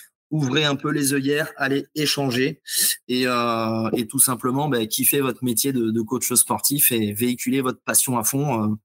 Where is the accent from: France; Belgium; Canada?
France; Île d'Oléron, Nouvelle-Aquitaine; vu que je suis natif de l'île d'Oléron